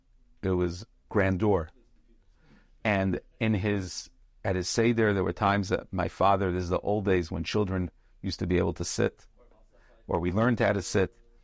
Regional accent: Vancouver, British Columbia, Canada; also born or lived in Saskatchewan; Growing up in Vancouver, British Columbia, previously in Saskatchewan, traveling at times for work and for helping others throughout the United States

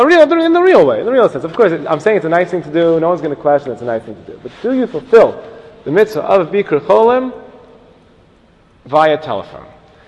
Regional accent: Brooklyn, New York, United States; You're all Brooklynites like me.

